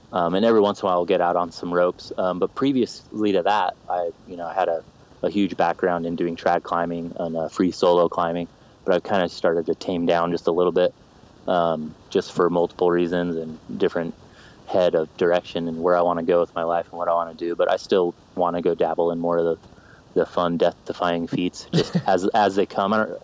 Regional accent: Orem, Utah, United States; also born or lived in Salt Lake City; So I was born in Salt Lake City, Utah.

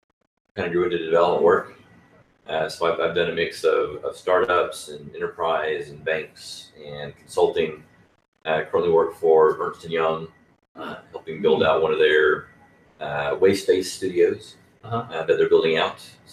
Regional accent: Alabama, United States; accent: Southern; I'm From Alabama.

